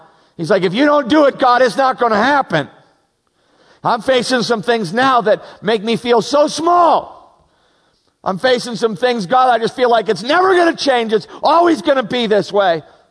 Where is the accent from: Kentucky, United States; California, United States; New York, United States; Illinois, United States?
Illinois, United States; Chicago; No offense, I'm from Chicago. I shouldn't be criticizing your mountains. We don't got much, okay?